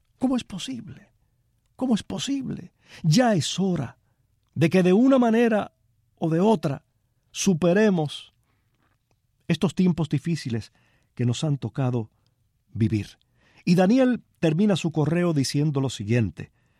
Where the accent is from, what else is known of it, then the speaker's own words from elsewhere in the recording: Palma Soriano, Santiago de Cuba, Cuba; Aquí tengo un correo procedente de mi pueblo, de Palma Soriano.